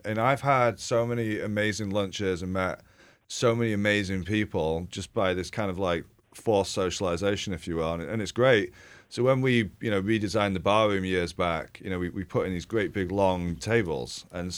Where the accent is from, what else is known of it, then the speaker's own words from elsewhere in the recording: England, United Kingdom; You know, I grew up in pubs in England, and it was like a neighborhood community meeting space